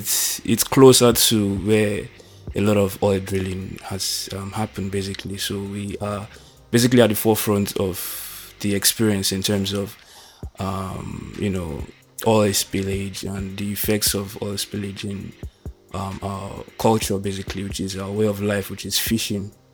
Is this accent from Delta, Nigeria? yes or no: yes; Ogbudu, Delta, Nigeria; also born or lived in Lagos; I'm from Delta State, Nigeria.